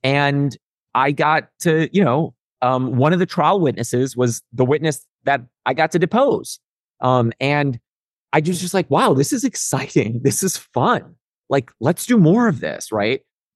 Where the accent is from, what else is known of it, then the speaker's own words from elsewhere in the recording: Chicago, Illinois, United States; You know, I'm really proud of my roots and my upbringing, but, you know, growing up in Chicago and not having a lot of resources to rely on